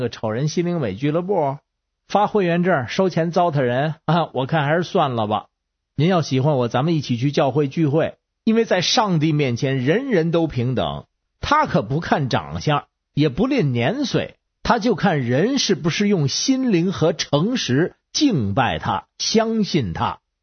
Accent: Beijing, China; 听众好，我是北京的

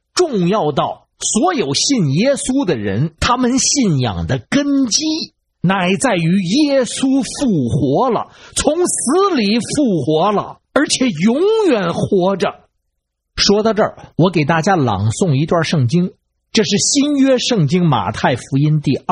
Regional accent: Beijing, China; 我是北京的

